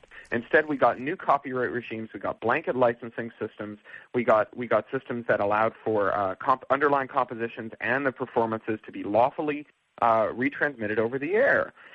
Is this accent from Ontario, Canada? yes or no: yes; Toronto, Ontario, Canada; very famous Canadian band from my hometown of Toronto